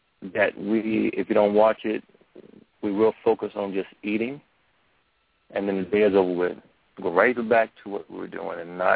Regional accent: Louisiana, United States; I grew up in Louisiana in nothing but pine trees. Pine trees, as far as you can see, pine trees.

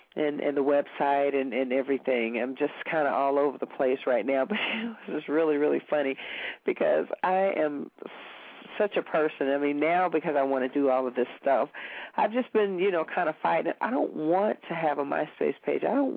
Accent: Kentucky, United States; Right. I'm from Kentucky.

